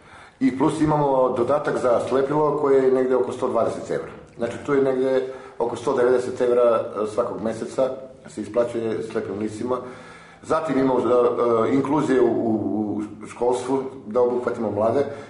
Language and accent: Serbian; North Macedonia; to se na republičkom nivou dole kod nas u Makedoniji